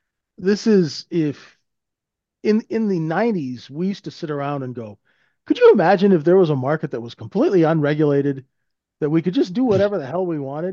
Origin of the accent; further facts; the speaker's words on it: Vancouver, British Columbia, Canada; I'm from Vancouver, this all just sounds very fishy to me.